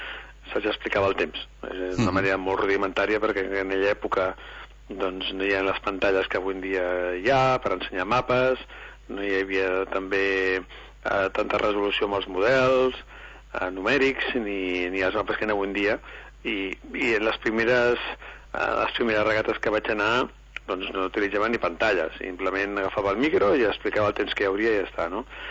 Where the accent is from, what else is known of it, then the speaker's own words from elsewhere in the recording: Barcelona, Catalonia, Spain; Com que soc de Barcelona, doncs algunes vegades ja doncs hi anava al mar